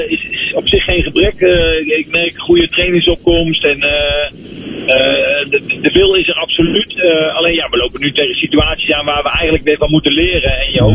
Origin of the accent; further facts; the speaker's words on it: Apeldoorn, Gelderland, Netherlands; Want ja, kijk, ik kom uit Apeldoorn. Ook daar in de buurt is wat meer, is genoeg aanbod.